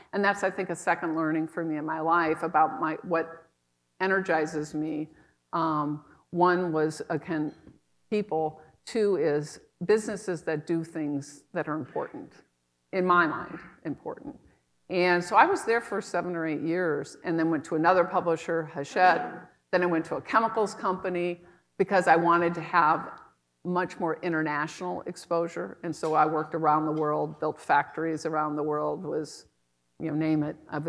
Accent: Sioux City, Iowa, United States; also born or lived in New York; now in Minnesota, United States; We're not going back to the Midwest. She's from Peoria. And I'm from Sioux City.

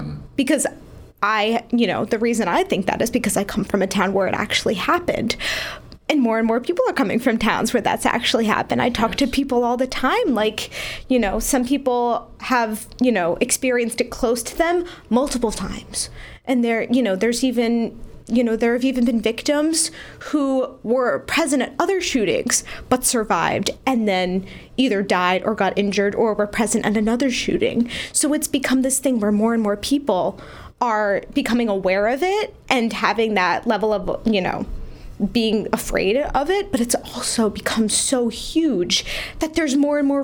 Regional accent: Sandy Hook, Connecticut, United States; I just feel like I came from Sandy Hook with this unique perspective of being from that town and being able to say, yes, I'm from Sandy Hook

